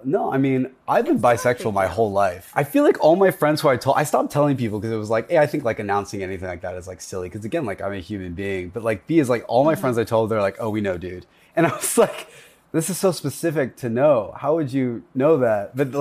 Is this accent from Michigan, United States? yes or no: no; Tennessee, United States; like I'm from Tennessee. And so I think that's like, that's where it lands.